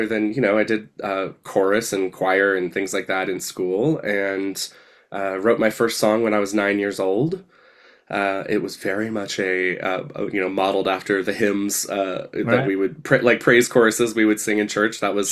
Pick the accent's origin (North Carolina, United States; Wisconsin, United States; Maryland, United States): North Carolina, United States; Asheville; also born or lived in western US; lived out there for I lived out west almost for 20 years, and then the past year I've moved back to my hometown outside of Asheville, North Carolina.